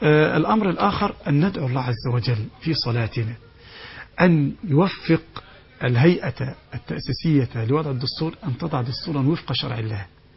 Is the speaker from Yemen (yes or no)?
no; Egypt; عندنا في مصر المدارس تنقسم إلى قسمين, مدارس علمانية ومدارس أزهر الشريف.